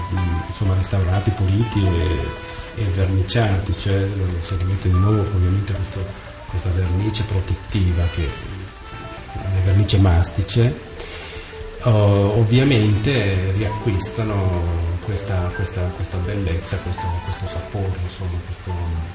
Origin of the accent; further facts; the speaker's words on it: Sicily, Italy; Ma io ovviamente da buon siciliano so fare bene la pasta con le sarde